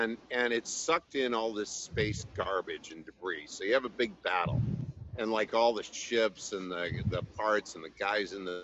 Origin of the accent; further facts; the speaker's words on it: Chicago, Illinois, United States; I'm from Chicago, and the Bears were having a great season.